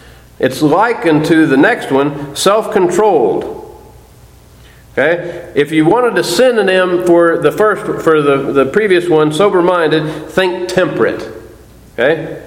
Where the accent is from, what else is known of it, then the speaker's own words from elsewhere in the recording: Missouri, United States; Coming from Missouri, I grew up in Missouri.